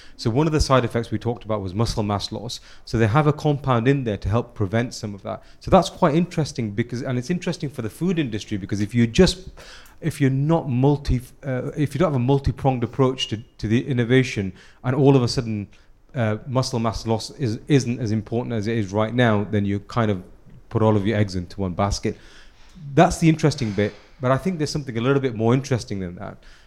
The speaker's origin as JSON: {"language": "English", "country": "United Kingdom", "said": "So my background, I'm British Indian."}